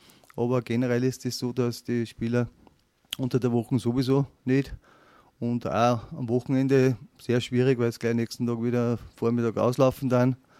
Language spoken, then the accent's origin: German; Austria